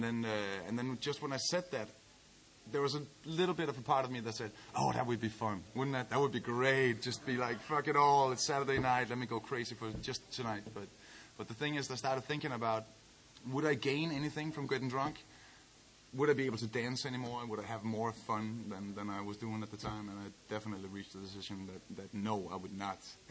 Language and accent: English; Copenhagen, Capital Region of Denmark, Denmark; English is a second language; I am from Copenhagen, not too far away. It's my first... I love you too. All of y'all. It's my first visit to Stockholm.